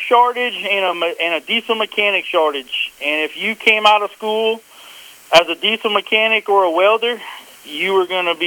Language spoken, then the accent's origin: English; Louisiana, United States; Grew up in Louisiana.